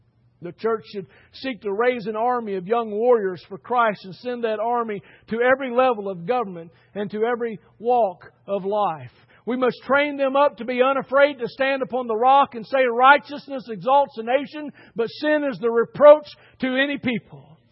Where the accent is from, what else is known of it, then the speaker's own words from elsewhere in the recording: United States; But I'm an American, established and founded on the precepts of God's Word.